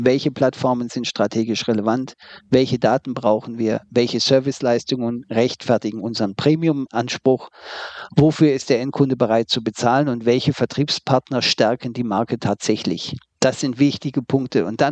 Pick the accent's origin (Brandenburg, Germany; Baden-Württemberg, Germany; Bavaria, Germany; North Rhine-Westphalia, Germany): Baden-Württemberg, Germany; Ich selber bin Schwabe